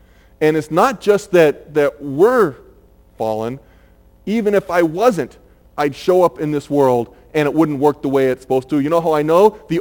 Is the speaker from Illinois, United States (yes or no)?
yes; Chicago, Illinois, United States; We grew up in Chicagoland, but you still know it.